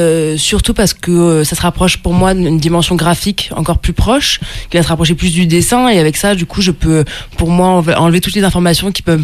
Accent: Limoges, Nouvelle-Aquitaine, France; vu que je suis natif de Limoges, je connais assez bien les lieux

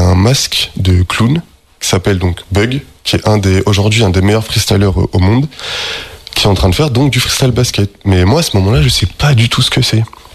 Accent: Limoges, Nouvelle-Aquitaine, France; Aujourd'hui j'ai 26 ans. Je suis né à Limoges.

